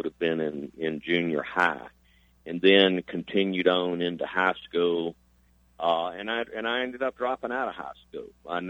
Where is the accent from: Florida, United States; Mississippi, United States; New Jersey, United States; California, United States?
Mississippi, United States; Jackson; I grew up outside of Jackson in the 60s, and really enjoyed swimming, fishing, hunting on the Pearl River up in the Jackson area